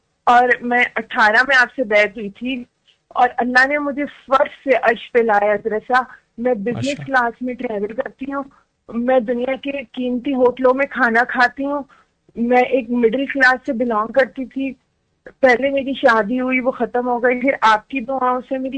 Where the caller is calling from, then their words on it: United States; جی میں امریکہ سے بات کر رہی ہوں